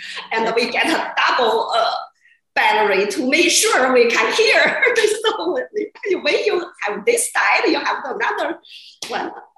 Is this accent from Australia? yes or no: no; China; English is a second language; moved away as an adult; now in United States; I grew up in China and came to the United States in 1996.